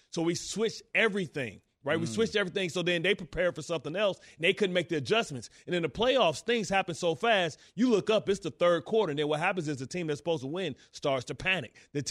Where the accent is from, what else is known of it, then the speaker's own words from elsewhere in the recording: Detroit, Michigan, United States; Oh, man. I'm from Detroit, man. Come on, son.